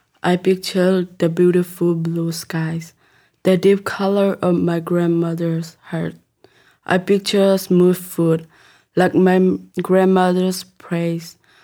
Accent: Myanmar; I'm from Burma.

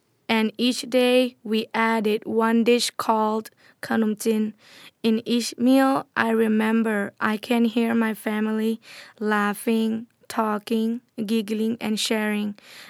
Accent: Thailand; I am from Thailand.

